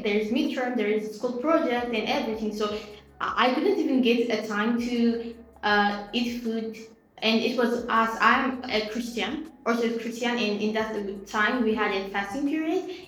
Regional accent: Ethiopia; now in Abu Dhabi, United Arab Emirates; and I'm from Ethiopia.

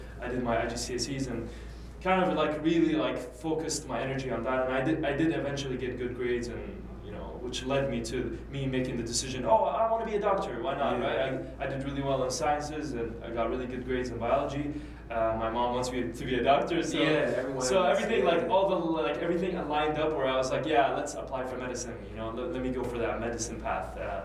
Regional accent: Sharjah, United Arab Emirates; also born or lived in Canada; recently, like the past month, I moved from Canada to UAE, back home where my parents are from. My parents are from Kuwait, although I was born and raised in Sharjah, UAE.

